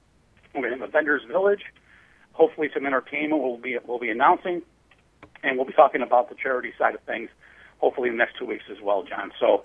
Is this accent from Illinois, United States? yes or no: no; New York, United States; My home state, New York, actually receives reciprocity rights from quite a number.